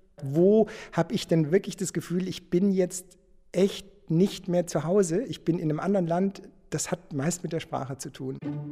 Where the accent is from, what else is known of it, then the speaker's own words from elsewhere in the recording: Baden-Württemberg, Germany; now in Berlin, Germany; Ich meine, ich bin ja Schwabe und als ich nach Berlin kam, nach West-Berlin, waren Schwaben immer verschrien.